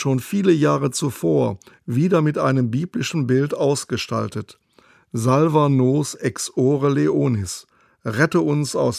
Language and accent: German; Bochum, North Rhine-Westphalia, Germany; So erlebe ich sie zuletzt noch in meiner Heimatstadt Bochum bei einer Lesung